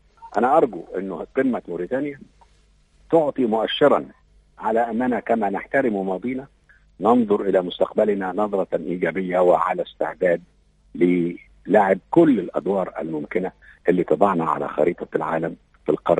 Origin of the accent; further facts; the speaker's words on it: Egypt; فأول ما التقى بي هذا السيد الموريتاني الطيب وعرف أني من مصر